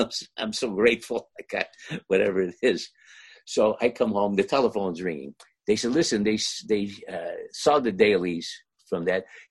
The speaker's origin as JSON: {"language": "English", "town": "Toledo", "region": "Ohio", "country": "United States", "said": "listen, I'm from Toledo, Ohio. I'm Lebanese. I know Danny Thomas."}